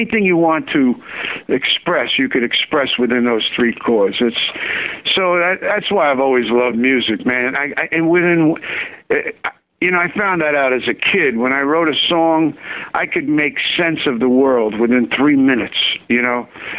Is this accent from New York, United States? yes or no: yes; Bronx, New York, United States; You know, I was a kid from the Bronx, and I ran into this country station out of Newark, you know, in Jersey, and I was from New York.